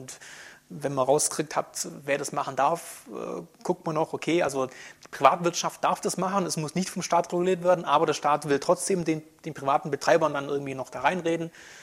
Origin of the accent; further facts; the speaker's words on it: Baden-Württemberg, Germany; Kann es passieren, dass ich meine Identität verliere, zum Beispiel jetzt als Schwabe